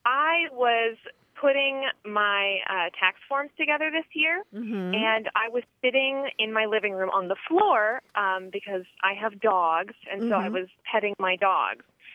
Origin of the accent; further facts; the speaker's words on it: Tallahassee, Florida, United States; I'm from Tallahassee, Florida.